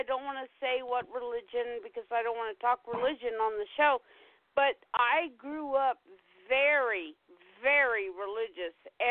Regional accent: South Carolina, United States; I grew up in South Carolina, it's Carolina Gamecocks, okay.

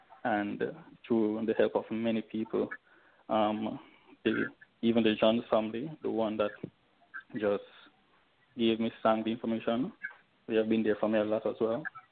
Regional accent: Saint Thomas, Jamaica; I'm from St. Thomas, That's where I was attending St. George's College from.

